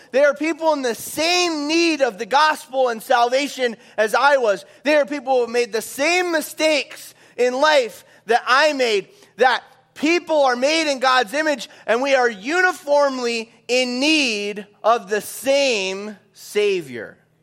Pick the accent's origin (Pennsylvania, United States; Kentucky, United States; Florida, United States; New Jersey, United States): Florida, United States; Well, one of the things we do is we have seafood, right? I'm from Florida, and so that's like what we do.